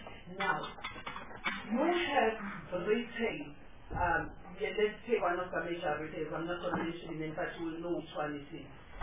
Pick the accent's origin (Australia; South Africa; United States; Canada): South Africa; Durban, KwaZulu-Natal; I can tell you about Durban, because I'm from Durban